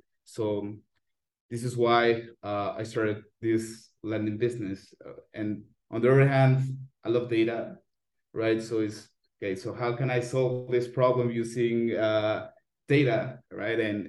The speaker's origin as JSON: {"language": "English", "region": "Mexico City", "country": "Mexico", "tie": "born or raised there", "said": "I grew up in Mexico City, but almost my entire family has roots in a small town in Colima."}